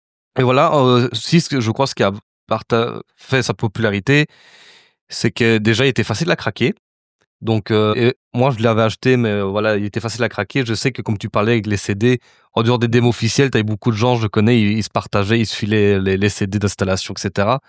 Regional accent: Belgium; je connais tout ce qui concerne la Belgique, je suis belge d'office

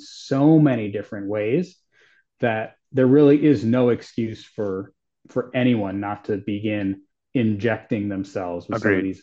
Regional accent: New Jersey, United States; I'm so glad that I'm from New Jersey and I'm hardcore Washingtonian, right?

